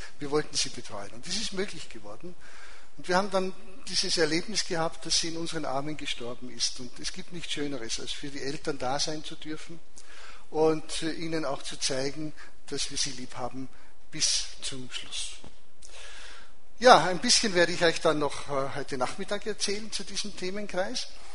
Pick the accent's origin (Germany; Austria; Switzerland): Austria; Salzburg; Die Eltern waren schon in der Adventgemeinde. Und bin ich aufgewachsen in Salzburg